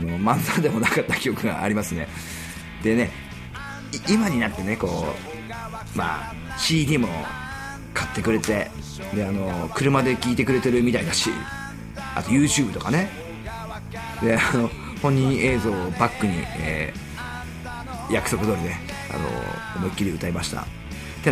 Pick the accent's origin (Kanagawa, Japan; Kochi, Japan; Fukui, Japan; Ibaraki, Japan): Ibaraki, Japan; 今回も俺ね、年末年始はね、地元茨城県へと行ってまいりまして